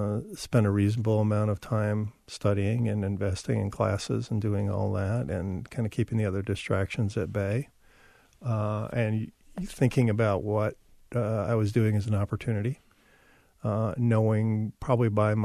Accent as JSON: {"language": "English", "town": "Columbia", "region": "South Carolina", "country": "United States", "tie": "born or raised there", "said": "So I grew up in Columbia, so the University of South Carolina main campus is there"}